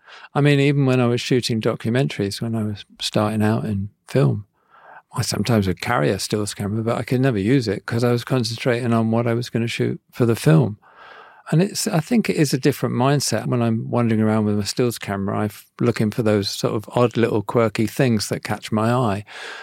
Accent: South West England, United Kingdom; I'm from Devon. I'm sort of from the countryside, really.

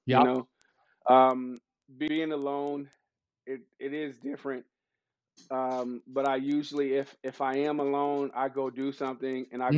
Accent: Chicago, Illinois, United States; also born or lived in North Las Vegas, Nevada; growing up in … it teaches you responsibility and different lessons. And then growing up in Chicago and, or, you know, North Las Vegas, those teach you different lessons.

